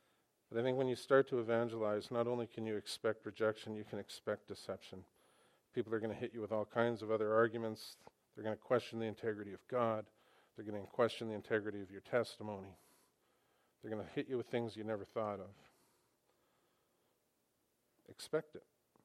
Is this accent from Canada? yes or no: yes; Vancouver, British Columbia, Canada; because I'm from Vancouver, sort of.